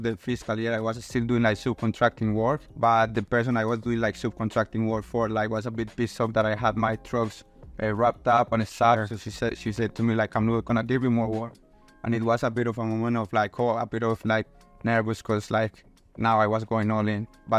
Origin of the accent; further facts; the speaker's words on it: Colombia; English is a second language; moved away as an adult; also born or lived in Australia; Yeah, so I'm originally from Colombia, so I went to Australia when I was 19 years old.